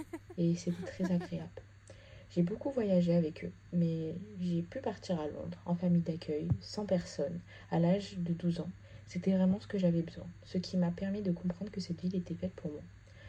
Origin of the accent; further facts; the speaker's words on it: Valence, Auvergne-Rhône-Alpes, France; Je viens de Valence. Ma maison d'enfance est une grande maison de ville rouge avec plein de baies vitrées.